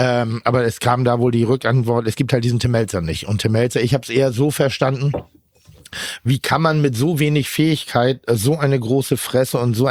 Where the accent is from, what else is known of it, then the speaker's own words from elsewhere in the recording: Germany; Nein, ich finde es ja geil, weil ich komme aus Deutschland, also ich kenne das ja so.